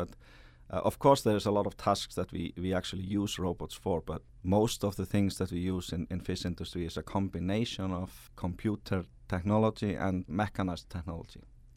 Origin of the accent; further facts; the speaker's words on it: Iceland; English is a second language; I come from Iceland and I'm working for a company called